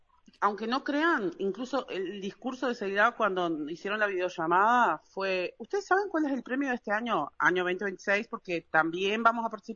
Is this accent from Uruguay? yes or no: yes; Rivera, Uruguay; now in Caraguatá, Uruguay; que es de donde somos con Yanni, vivimos en Caraguatá, pero somos de Rivera.